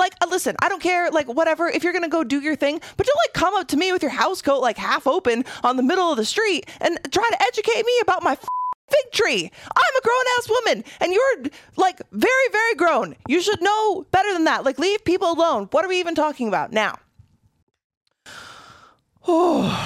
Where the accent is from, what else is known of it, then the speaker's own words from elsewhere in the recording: Michigan, United States; growing up in Michigan, Midwest, all those like stinging nettles